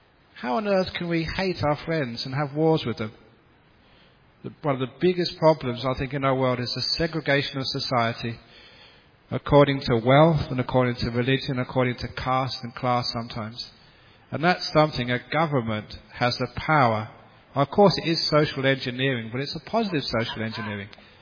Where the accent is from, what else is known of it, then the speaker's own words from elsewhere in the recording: England, United Kingdom; Certainly because I grew up in England, and I studied the history, which was European history.